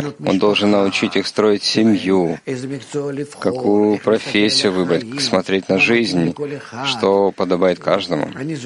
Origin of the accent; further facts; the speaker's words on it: Lithuania; now in Israel; Когда я приехал в Израиль, я приехал из Литвы.